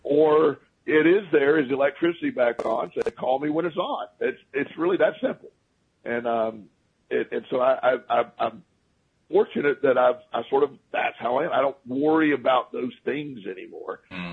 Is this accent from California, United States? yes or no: no; Florida, United States; So I grew up in Florida, so I don't get too worried about hurricanes.